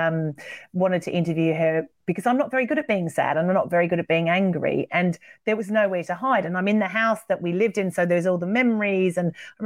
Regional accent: Australia; I'm Australian.

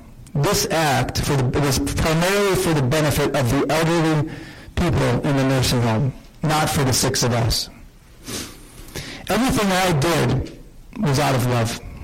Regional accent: Quantico, Virginia, United States; born there; From the day I was born on the Marine Corps base in Quantico, Virginia, until this very day, I have had many challenges, but many more blessings.

